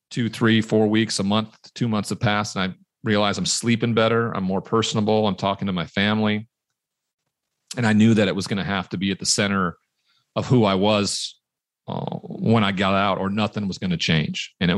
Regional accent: Montana, United States; Growing up in Montana in locker rooms, I never heard somebody say, I'm really hurting here.

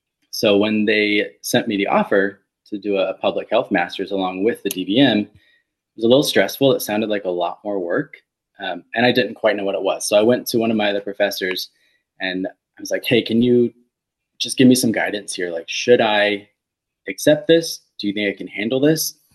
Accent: Phoenix, Arizona, United States; I was also from Phoenix, and we didn't have a state vet school.

